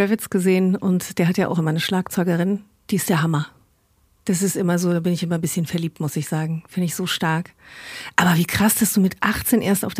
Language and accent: German; Luxembourg; ich komme aus Luxemburg